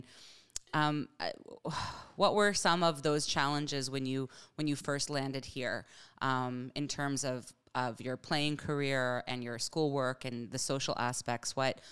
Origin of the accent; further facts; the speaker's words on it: Canada; I grew up in Canada, but I have family in Lebanon and I've had family throughout Europe.